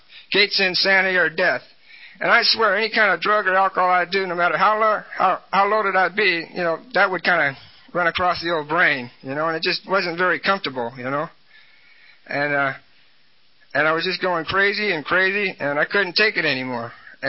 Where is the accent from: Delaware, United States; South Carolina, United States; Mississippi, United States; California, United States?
California, United States; Walnut Creek; And I'm from Walnut Creek, California, the home of sunshine and snobs.